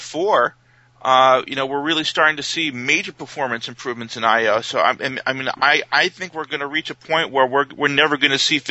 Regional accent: United States; But, I'm a native New Yorker. I grew up in this area.

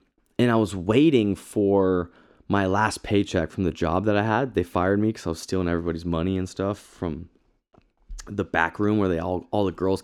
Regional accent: Salt Lake City, Utah, United States; And I'm like, I'm from Salt Lake City.

